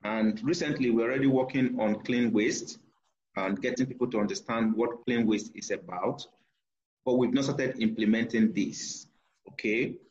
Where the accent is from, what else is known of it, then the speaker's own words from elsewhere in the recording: Delta, Nigeria; I'm from Delta State.